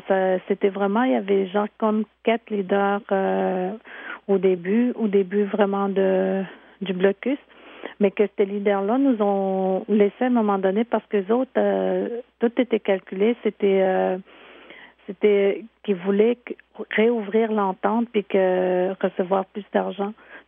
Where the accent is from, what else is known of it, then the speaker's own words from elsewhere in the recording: Uashat-Maliotenam, Quebec, Canada; je viens de la communauté de Ouachat-Mac, Mani-Outenam.